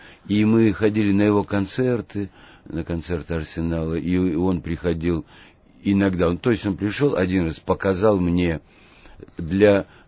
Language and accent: Russian; Yekaterinburg, Sverdlovsk Oblast, Russia; Из Свердловска.